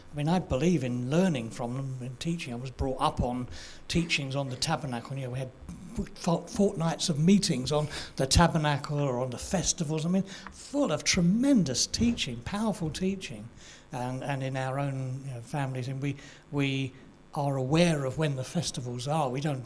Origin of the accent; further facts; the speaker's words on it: England, United Kingdom; I'm an Englishman.